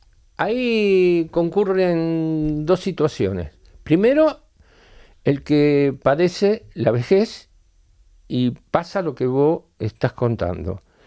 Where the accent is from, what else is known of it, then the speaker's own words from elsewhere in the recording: Argentina; Ahora, por ejemplo, en mi país, yo viví 6 décadas en Argentina.